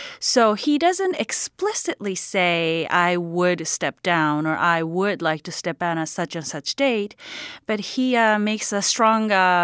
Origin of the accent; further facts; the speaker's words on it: Japan; because I grew up in Japan.